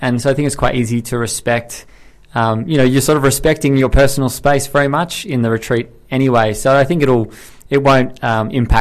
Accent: Australia; like I'm from Australia, so my family's in Australia

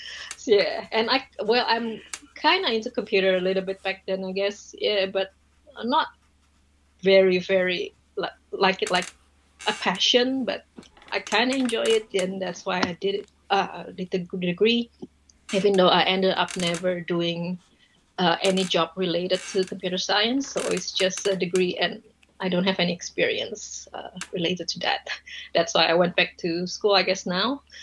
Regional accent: Jakarta, Indonesia; English is a second language; moved away as an adult; also born or lived in Taiwan / Hong Kong; now in New Zealand; I was born in Jakarta in Indonesia. I grew up there, even though I went to Taiwan for high school a bit, and then I live in Hong Kong for about 13 and a half years, and then back home a little bit, and now I'm here in New Zealand.

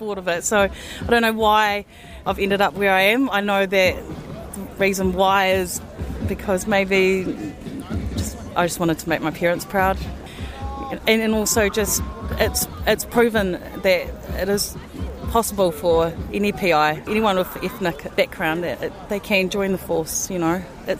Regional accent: Samoa; So I am from Western Samoa. My parents migrated here in the early 60s, I think, yeah.

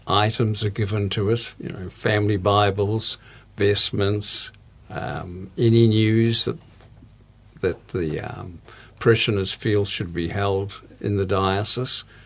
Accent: Pahiatua, Wellington, New Zealand; born there; also born or lived in Invercargill; No, I was born down in the Wairarapa, Paiatua.

